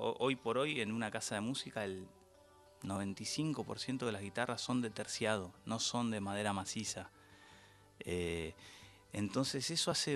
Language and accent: Spanish; La Plata, Buenos Aires Province, Argentina; Soy de La Plata.